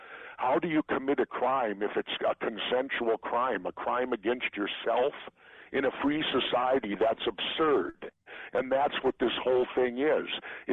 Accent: Minneapolis, Minnesota, United States; I grew up in South Minneapolis, and every summer my mom would carve up half of our little backyard in the heart of the city center

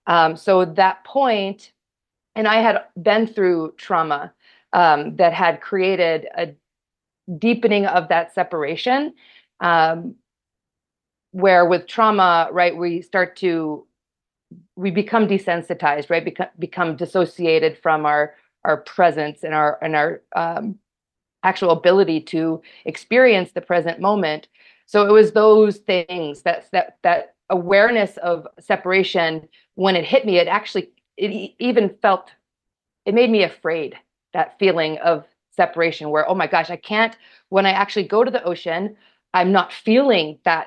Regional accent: Maine, United States; also born or lived in Chebeague Island; And so I grew up in nature in Maine, first in a small town just northwest of Auburn Lewiston. And then during my, you know, ages like 8 to 14, I had the opportunity to live on a small island off the coast of Maine called Chebig.

